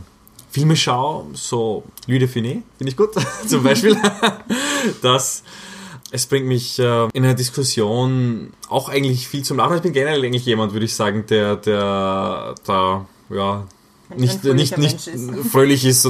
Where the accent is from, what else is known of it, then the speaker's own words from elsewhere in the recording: Graz, Styria, Austria; ich bin in Graz eben aufgewachsen, das ist 30 Minuten, wenn du ein bisschen schneller fährst von der slowenischen Grenze